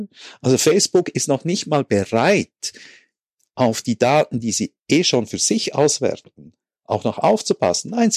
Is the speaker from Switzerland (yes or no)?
yes; Switzerland; Typisches Beispiel, das wir ja dauernd als Schweizer von den Deutschen hören